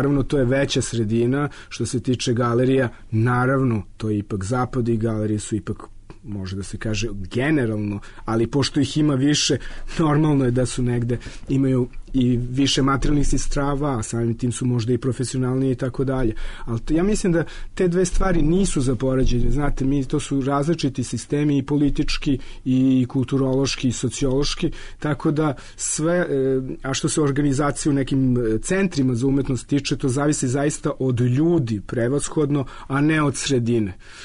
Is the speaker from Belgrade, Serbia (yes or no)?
yes; Belgrade, Serbia; now in France; ja sam Beograđanin, ovdje imam porodicu, prijatelje